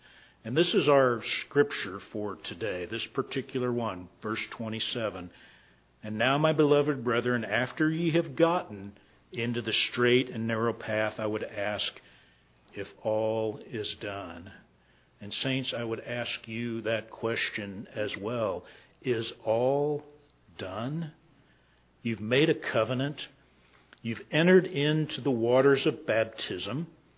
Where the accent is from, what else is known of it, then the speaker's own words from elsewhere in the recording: Texas, United States; I grew up down in Texas, and we went to, now I graduated high school in 1984